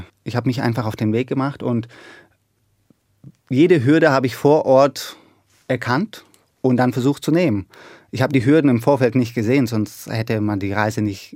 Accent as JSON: {"language": "German", "country": "Germany", "said": "Zu Hause fühle ich mich auf jeden Fall in Deutschland. Deutschland ist mein Zuhause, Deutschland ist auch meine Heimat, meine Muttersprache. Aber ich fühle mich fast überall wohl, aber die Heimat ist Deutschland."}